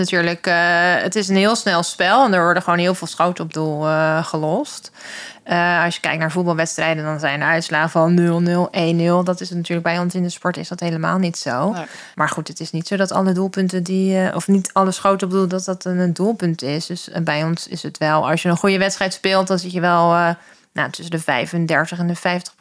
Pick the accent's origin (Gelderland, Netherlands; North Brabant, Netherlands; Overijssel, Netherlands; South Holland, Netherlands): South Holland, Netherlands; Ik kom uit Quintwil, een klein dorpje in het Westland.